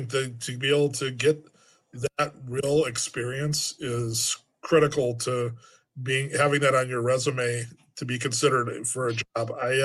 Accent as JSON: {"language": "English", "town": "Milwaukee", "region": "Wisconsin", "country": "United States", "tie": "born or raised there", "said": "It came back to, well, I love Milwaukee. I love my hometown. I love the people I work with. My family's all here."}